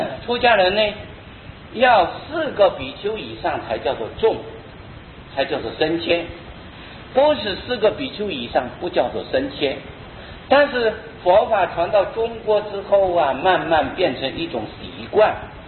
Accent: Taiwan; 我们台湾人的习惯叫做乃名瓦名了

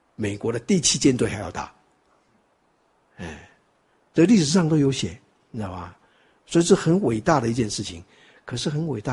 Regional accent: China; 那我们中国人就是很干脆了

